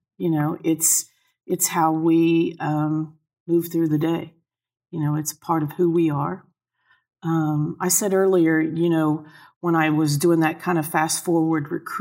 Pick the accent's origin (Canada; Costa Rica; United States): United States; Midwest; I'm from the Midwest. I think people are more open.